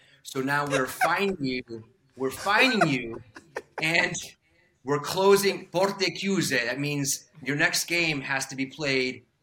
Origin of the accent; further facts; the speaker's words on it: Italy; You know, I grew up in Italy, so I was such a fan of Serie A in its heyday